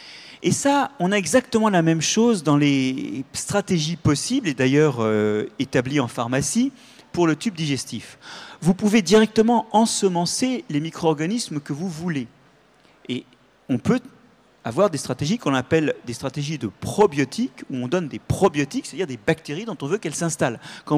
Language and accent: French; Brittany, France; Enfin, moi, je suis breton